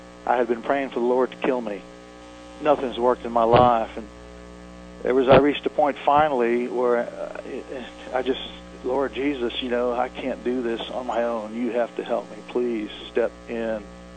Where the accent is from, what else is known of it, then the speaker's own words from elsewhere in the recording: New Orleans, Louisiana, United States; so I learned, growing up in New Orleans, what you were supposed to do to be a man